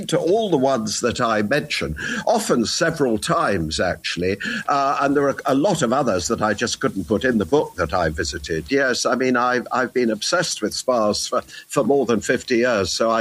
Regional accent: Tunbridge Wells, South East England, United Kingdom; I grew up near Tunbridge Wells in Kent

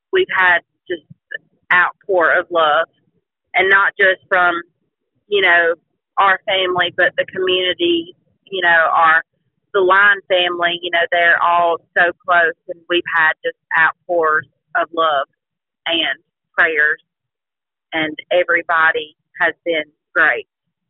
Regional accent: Childersburg, Alabama, United States; We're originally from Childersburg, but I think he's been in Cordova since about 2016, 2017, somewhere in there.

